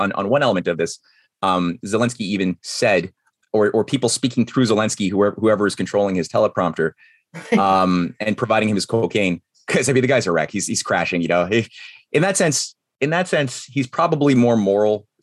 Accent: Canada; I know, as being a Canadian writing about this.

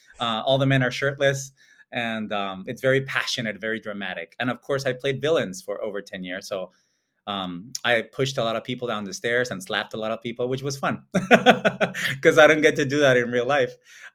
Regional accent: Monterrey, Nuevo León, Mexico; My hometown, yay.

